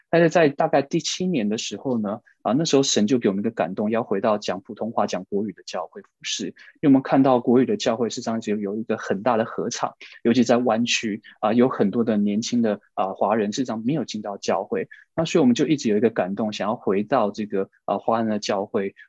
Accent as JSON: {"language": "Chinese", "country": "Canada", "tie": "born or raised there", "also_born_or_lived": "Taiwan", "said": "我是在台湾出生的，然后呢，小学的时候全家移民到加拿大，所以我不是 ABC，但是又不是 OBC"}